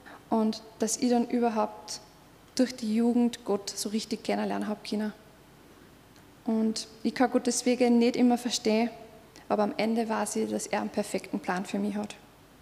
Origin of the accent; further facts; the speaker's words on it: Upper Austria, Austria; now in Asten, Austria; ich wohne in Asten, bin ursprünglich aus dem Mühlviertel und bin beruflich Hebamme, habe mit Thomas zwei Kinder. Genau, so viel zu mir. Ich bin in einem christlich-katholischen Elternhaus aufgewachsen